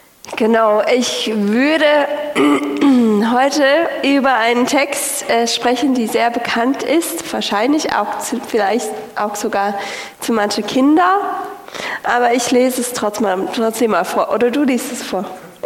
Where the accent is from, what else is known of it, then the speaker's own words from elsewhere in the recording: United States; ich hatte die letzte Zeit so Besuch aus den USA, ich komme auch aus den USA